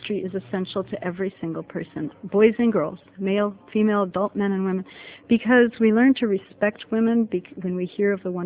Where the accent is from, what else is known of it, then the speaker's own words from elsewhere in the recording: Holland, Michigan, United States; I'm from Holland, Michigan.